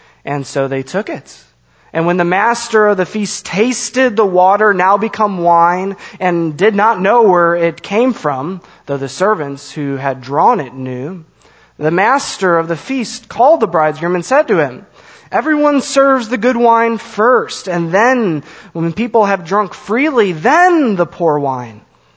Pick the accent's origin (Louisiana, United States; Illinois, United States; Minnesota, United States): Illinois, United States; Growing up in Illinois, we had this thing called the lottery.